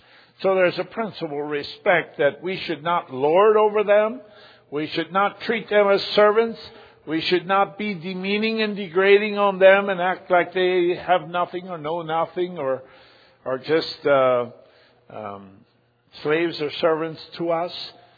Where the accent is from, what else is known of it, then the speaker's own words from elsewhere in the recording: Russia; English is a second language; having been born and raised in Russia